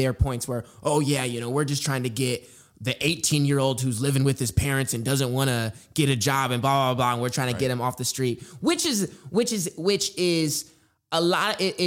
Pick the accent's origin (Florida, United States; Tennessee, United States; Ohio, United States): Tennessee, United States; Nashville; You know, me growing up in Nashville, you being from Baltimore, we're used to a hospital being on every block, right?